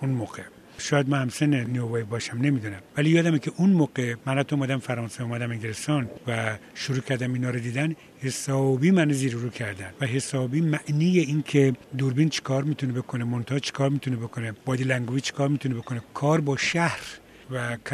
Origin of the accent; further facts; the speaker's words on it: Abadan, Khuzestan, Iran; یادتون باشه که من در آبادان بزرگ شدم، من با کشتی بزرگ شدم، با طیاره بزرگ شدم، با قطار بزرگ شدم، با جاده بزرگ شدم، با تراک بزرگ شدم